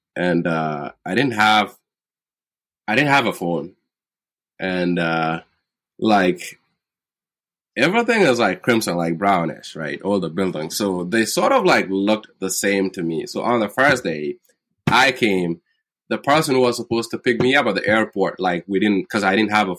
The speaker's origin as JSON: {"language": "English", "town": "Pariang", "region": "Ruweng", "country": "South Sudan", "tie": "born there", "said": "I was born in South Sudan. I was born in Ruweng, right, in Pariang. Not exactly Pariang, but yeah, I was born there."}